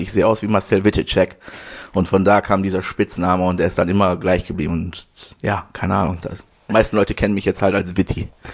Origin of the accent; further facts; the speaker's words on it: Oberhausen, North Rhine-Westphalia, Germany; moved away as an adult; now in United States; Ende 1980 geboren, also jetzt gerade 42 werden wir das aufnehmen. Und ich komme ursprünglich aus Oberhausen und lebe jetzt seit knapp 20 Jahren in den USA.